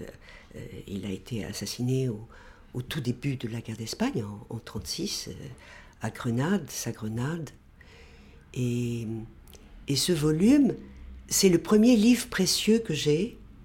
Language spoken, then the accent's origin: French; France; J'étais française, ma langue maternelle était le français, mais l'autre langue, c'était celle que je choisissais.